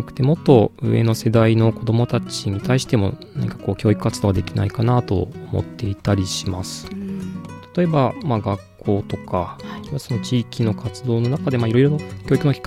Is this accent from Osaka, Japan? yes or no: no; Imabari, Ehime, Japan; also born or lived in Saitama; もともとは今治の出身です。しばらく仕事の都合で埼玉県の方で暮らしてたんですけれども、はい、こう地元の豊かな自然の中で暮らしたいなと思って愛媛の方に戻ってきて、